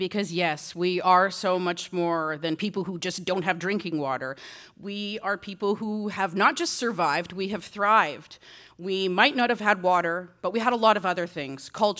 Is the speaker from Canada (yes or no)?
yes; Six Nations, Ontario, Canada; Growing up on Six Nations, my young life was pretty idyllic in a lot of ways. It's a really beautiful place. This is my dad's backyard. Right? And I've lived in a lot of places over the years, but the res has always been home.